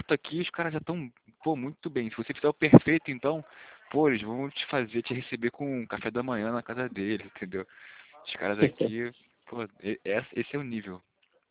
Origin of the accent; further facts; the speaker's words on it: Rio de Janeiro, Brazil; A gente aqui é do Rio de Janeiro.